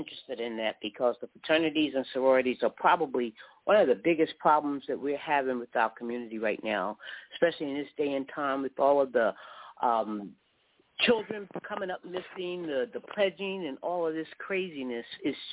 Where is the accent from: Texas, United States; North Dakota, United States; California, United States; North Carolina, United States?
North Carolina, United States; Durham; also born or lived in Pennsylvania; I am from Durham, North Carolina, by way of Pennsylvania